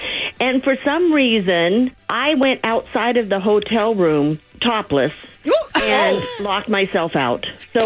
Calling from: Fontana, California, United States; I'm from Fontana, but I don't know if I want to say my name because this is rather embarrassing.

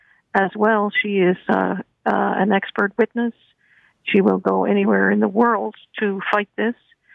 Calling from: Toronto, Ontario, Canada

